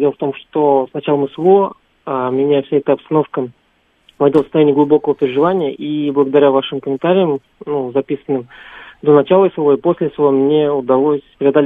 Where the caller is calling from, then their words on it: Engels, Saratov Oblast, Russia; город Энгельс.